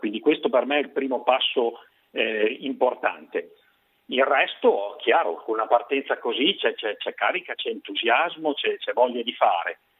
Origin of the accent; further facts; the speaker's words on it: Mozzano, Tuscany, Italy; noi siamo di Mozzano tutte e due